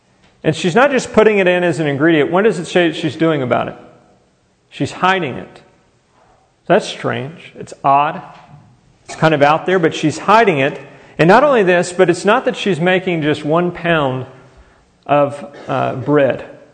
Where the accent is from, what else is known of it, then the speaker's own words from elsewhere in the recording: Conroe, Texas, United States; I remember whenever I grew up in Conroe, it was just a little city. It was 30 minutes outside of Houston.